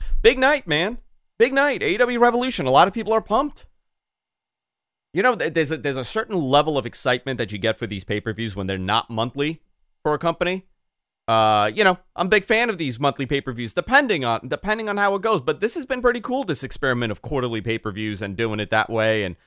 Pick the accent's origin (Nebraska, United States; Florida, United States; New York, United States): New York, United States; Being a New Yorker, being someone that, you know, loves the Garden, loves going to shows there